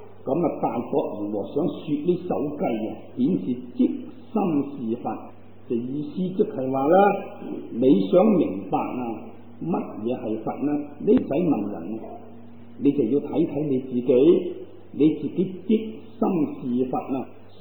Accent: China; 根据我哋中国人写字嗰种嘅方式咧

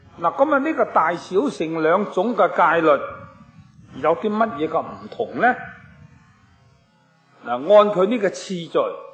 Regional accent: Guangdong, China; 我哋广东人话叫做和顺榄啊

